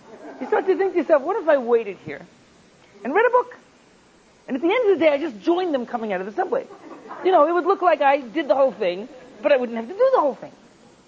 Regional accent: New York City, New York, United States; You know, I grew up in New York City

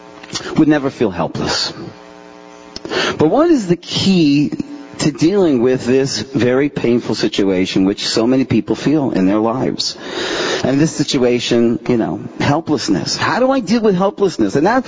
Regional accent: Toronto, Ontario, Canada; I'm from Ontario, Toronto, but North Ontario?

